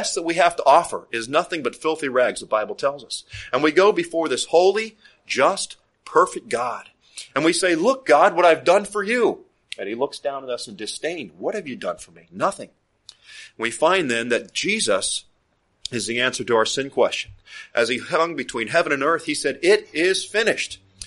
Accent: Miami, Florida, United States; growing up in Miami, man, you go to these Spanish birthday parties, and these guys, they know how to dress.

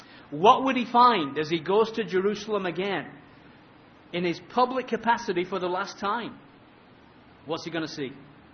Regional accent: England, United Kingdom; moved away; Growing up in England, of course, not a great place for growing exotic fruits.

